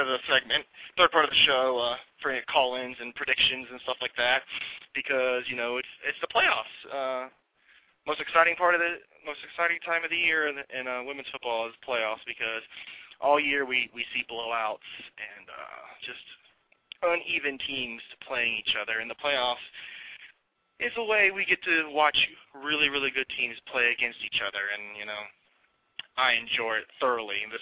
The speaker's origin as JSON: {"language": "English", "region": "Florida", "country": "United States", "tie": "born or raised there", "said": "I grew up in Florida, big Florida State fan. I ended up attending Florida State for college."}